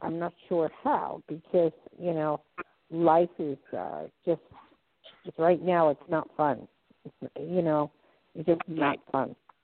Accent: New York City, New York, United States; I tried real hard to get rid of my accent because I used to speak like I walk and I talk and I come from New York and West 44th, 3rd Avenue

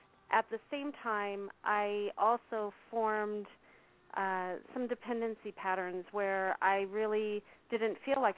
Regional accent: Tucson, Arizona, United States; I am from Tucson, Arizona.

